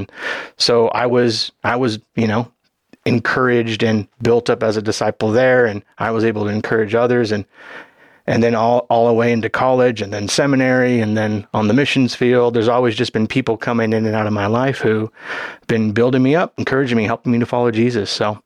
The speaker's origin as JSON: {"language": "English", "region": "Hawaii", "country": "United States", "tie": "born or raised there", "said": "So I was growing up in Hawaii. So aloha again to all our listeners. So I grew up in Hawaii"}